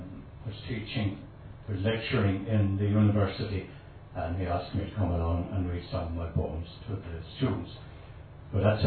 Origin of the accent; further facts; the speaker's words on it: Kinsale, Munster, Ireland; I was brought up in Kinsale. I've always had a great love of the sea, and now I am stuck inland in Dunlanby.